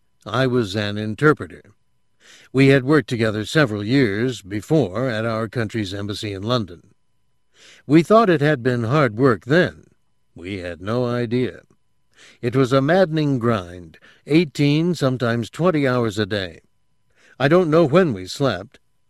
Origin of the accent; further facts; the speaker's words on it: India; As an Indian, I had to deal with many aspects of my own culture that had turned self-destructive.